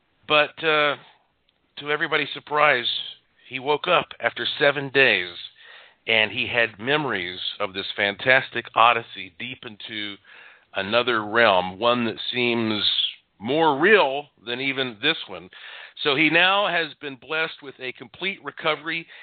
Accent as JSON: {"language": "English", "town": "Asheville", "region": "North Carolina", "country": "United States", "said": "And for those listening who may not realize, of course, I'm from Asheville, North Carolina. So, you know, when you're growing up in that type of a setting, often a rural setting, you hear a lot of interesting stories and legends and pioneer tales."}